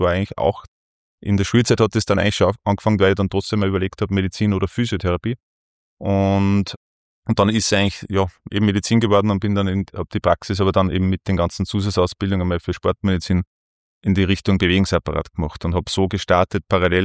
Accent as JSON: {"language": "German", "town": "Hörsching", "region": "Upper Austria", "country": "Austria", "said": "Ja, ein waschechter Oberösterreicher. Ich komme ursprünglich aus Hörsching. Und genau, bin jetzt immer noch in Oberösterreich, wohne jetzt aber in Pieperbach, bei Bennerhofen an der Krems ist es."}